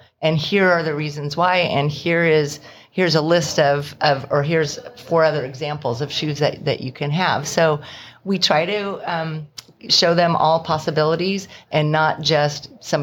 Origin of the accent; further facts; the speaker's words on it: Naperville, Illinois, United States; now in Ridgefield, United States; I came from Naperville, Illinois, which were Naperville Running Company, a great running store that has incredible community and really was my sort of family. I came to Ridgefield and there was nothing there.